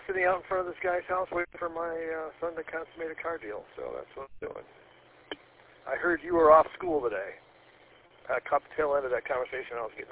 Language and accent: English; Rochester, United States; I'm from Rochester.